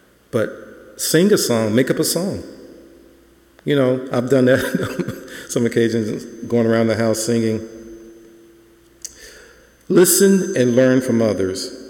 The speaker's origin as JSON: {"language": "English", "region": "Louisiana", "country": "United States", "tie": "born or raised there", "said": "I remember growing up in Louisiana. We weren't the poorest of the poor, but we were poor."}